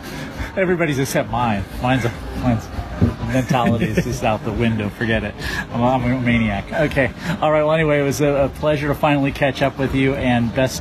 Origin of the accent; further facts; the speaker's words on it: United States; I mean, I grew up in the States, but I've watched so much more Japanese baseball in my life